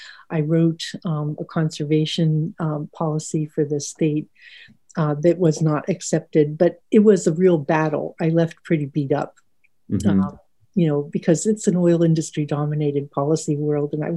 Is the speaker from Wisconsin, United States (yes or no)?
no; Pittsburgh, Pennsylvania, United States; also born or lived in Alaska; My daughter was in Virginia at that time. My sister was in Tennessee, but I grew up in Pittsburgh and I was in desperate need to come back to my roots. I was pretty beat up when I left Alaska.